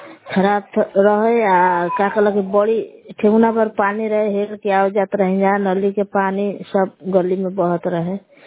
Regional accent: Belaw, Bihar, India; ग्राम बेलाव जिला कैमूर भभुआ के निवासी हूँ।

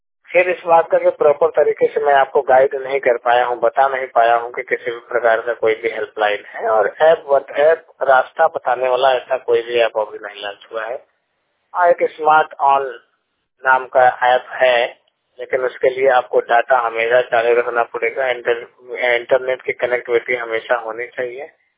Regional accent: Uttar Pradesh, India; लेकिन सोचिए कि हम लोग यूपी के रहने वाले हैं

